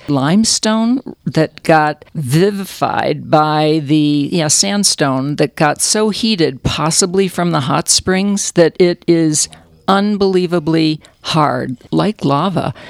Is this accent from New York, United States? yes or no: yes; Buffalo, New York, United States; As Frank mentioned, we came from Buffalo, New York.